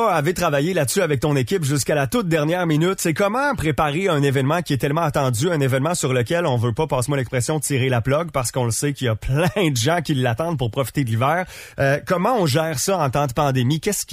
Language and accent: French; Quebec, Canada; on est Québécois, on est Estriens, on connaît nos hivers et on est habitués.